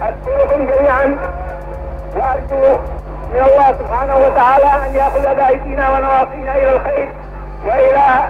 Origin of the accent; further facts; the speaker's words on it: Yemen; إننا كيمنيين نشعر بأن الوحدة اليمنية هي الطريق الصحيح لنا كيمنيين نحو الوحدة العربية